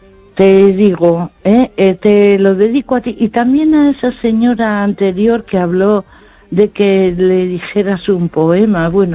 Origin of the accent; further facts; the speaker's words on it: A Coruña, Galicia, Spain; moved away; de Coruña emigrada.